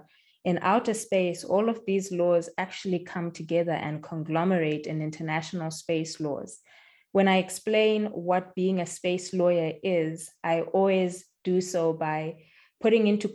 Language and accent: English; Bulawayo, Zimbabwe; born there; I was born in Bulawayo, Zimbabwe, which is the arts and culture hub of Zimbabwe.